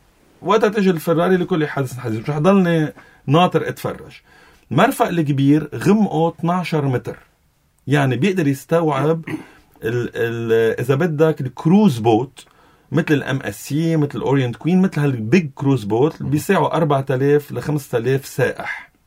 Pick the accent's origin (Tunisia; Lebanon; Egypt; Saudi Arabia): Lebanon; نحن كلبنانيين